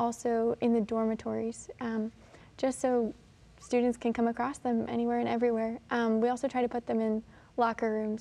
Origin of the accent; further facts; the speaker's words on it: Maryland, United States; I'm the oldest of four. I come from Maryland, and I will be a senior this year at Ave Maria University.